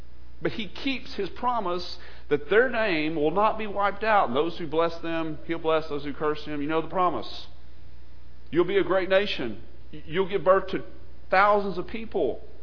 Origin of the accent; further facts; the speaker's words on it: Scotland, United Kingdom; I'm Scottish. No one hates me.